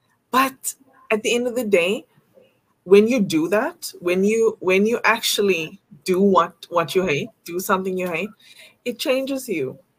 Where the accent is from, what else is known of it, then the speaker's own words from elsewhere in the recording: South Africa; now in Canada; I remember when I moved to Canada and I came here from South Africa, and my husband took me grocery shopping